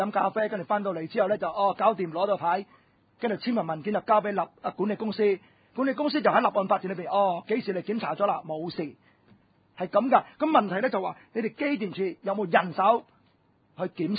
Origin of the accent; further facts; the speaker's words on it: Hong Kong; 以前我香港人嘅時候